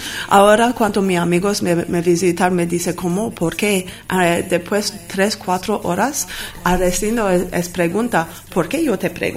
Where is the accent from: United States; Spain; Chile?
United States; Los Angeles, California; Spanish is a second language; Yo soy de Los Ángeles también, de California